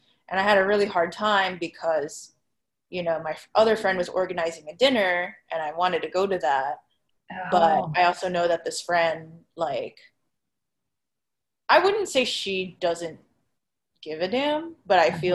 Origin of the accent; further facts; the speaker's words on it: Las Vegas, Nevada, United States; Like I grew up in Las Vegas